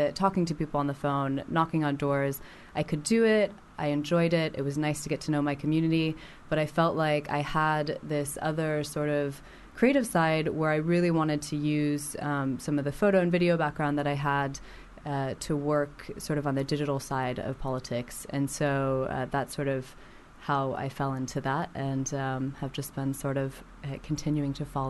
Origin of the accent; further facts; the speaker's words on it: Las Vegas, Nevada, United States; I'm from Las Vegas, by the way.